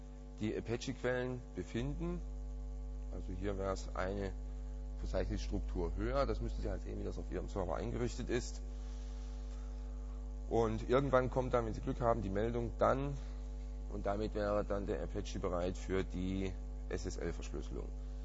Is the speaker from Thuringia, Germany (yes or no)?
yes; Thuringia, Germany; Wir sind hier Deutschland. Dann der Staat oder die Provinz. Ich komme aus Thüringen.